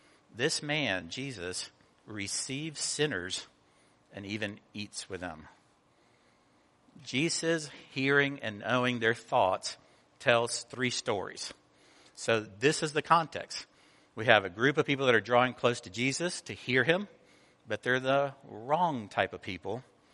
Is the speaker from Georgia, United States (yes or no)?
yes; Atlanta, Georgia, United States; also born or lived in Cuba; I was born in Cuba, I was raised in Atlanta, Georgia, and so I had a strange combination of being a southerner from a different country.